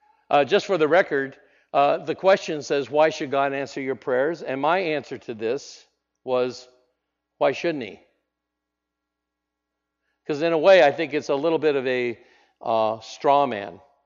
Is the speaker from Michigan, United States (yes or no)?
no; Nebraska, United States; I mean, I grew up in Nebraska. We have a little thing there called the Cornhuskers, Big Red.